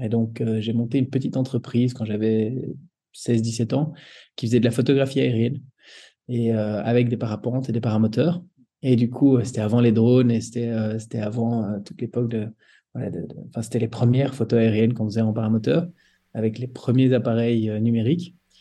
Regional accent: Belgium; je suis belge

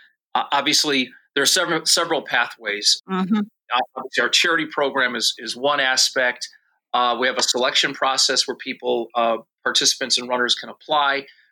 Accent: Hammond, Indiana, United States; also born or lived in Harvey, Illinois; Yes, I live in the Chicagoland area. I grew up in Hammond, Indiana, which is part of the Chicagoland area.

